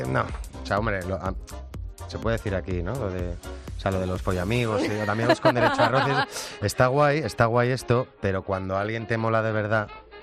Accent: San Sebastián, Basque Country, Spain; y eso que soy de Donosti.

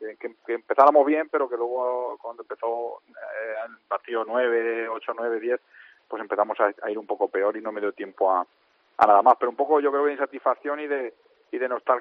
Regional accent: Albacete, Castilla-La Mancha, Spain; como sabes, soy de Albacete y luego ya pues me moví por otros sitios

